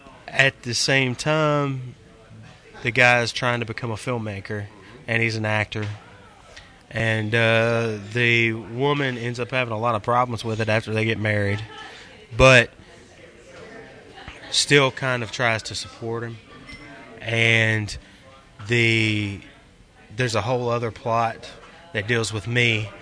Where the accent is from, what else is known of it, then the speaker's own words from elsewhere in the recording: Virginia, United States; I shot some in Franklin County, which is my hometown, and I shot some in Roanoke, Virginia as well.